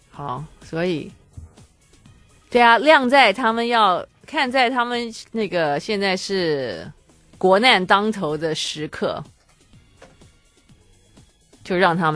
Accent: Taiwan; 我们台湾人是最有人情味的

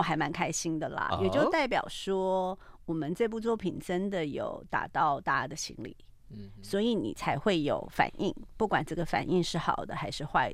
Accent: Taiwan; 我们台湾人面对战争的威胁已经很久了，

